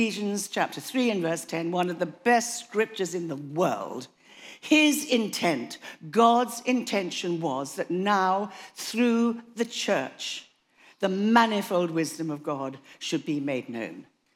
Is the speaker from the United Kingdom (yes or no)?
yes; Scotland, United Kingdom; Well, I'm a Scot, as you know, and I was brought up on Scottish metrical psalms